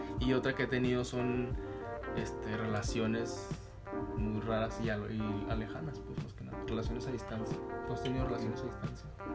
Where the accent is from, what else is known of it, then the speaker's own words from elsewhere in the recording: Torreón, Coahuila, Mexico; yo soy de acá de Torreón